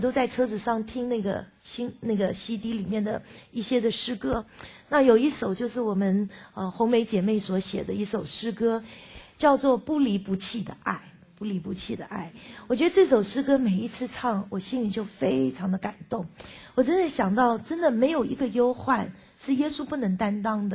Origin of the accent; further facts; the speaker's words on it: China; now in United States; 我们是中国人，是从美国，去想要爱犹太人的中国人。